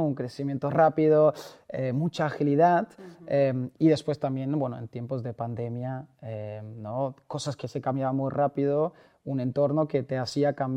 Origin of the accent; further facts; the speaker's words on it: Germany; Spanish is a second language; moved away; also born or lived in United States / Valencia; me fui de Alemania con el sueño de ser futbolista en los Estados Unidos, me becaron, entonces podía combinar mis estudios y con el fútbol.